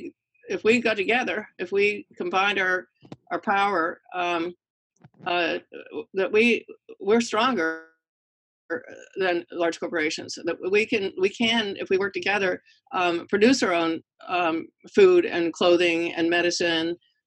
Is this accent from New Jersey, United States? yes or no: no; Pennsylvania, United States; But I grew up in Pennsylvania. My father was a Republican. I came from a totally Republican small town.